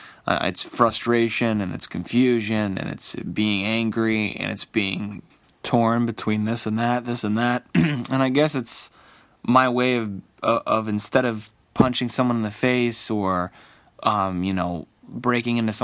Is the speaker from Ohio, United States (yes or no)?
yes; Cleveland, Ohio, United States; I'm from Cleveland, Ohio. I'm 18 years old